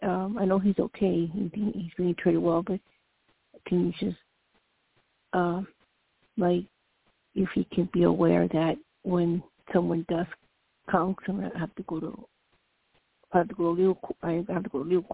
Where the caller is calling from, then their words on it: Seattle, Washington, United States; from Seattle.